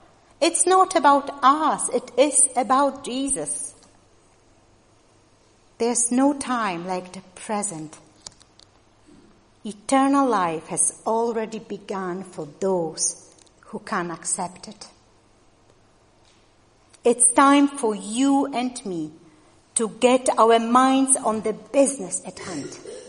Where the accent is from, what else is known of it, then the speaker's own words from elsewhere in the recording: Poland; English is a second language; Most of you will know I come from Poland, and I was a city girl, born and bred in a rather large town. But almost all my relatives were farmers.